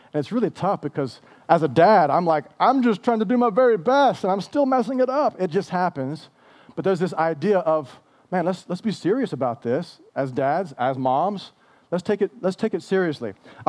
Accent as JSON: {"language": "English", "town": "Houston", "region": "Texas", "country": "United States", "tie": "born or raised there", "also_born_or_lived": "San Antonio", "said": "I'm from Houston, right? Born in San Antonio, but grew up in Houston, right?"}